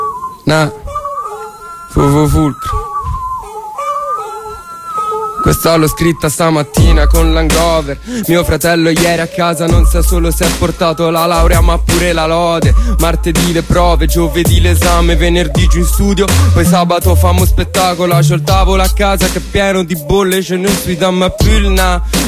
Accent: Ravenna, Emilia-Romagna, Italy; moved away; No, io vengo da Ravenna, poi ho vissuto lì per un po', poi mi sono spostato, sono andato in un altro paese

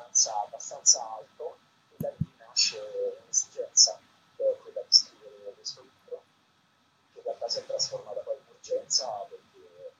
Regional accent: Rome, Lazio, Italy; born there; Io sono nato a Roma, nel quartiere Appiolatino, a due passi dalla casa di Totti

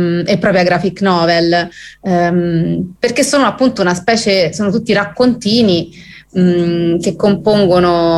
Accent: Rome, Lazio, Italy; pur non essendo io una belga e quindi essendo cresciuta a Roma

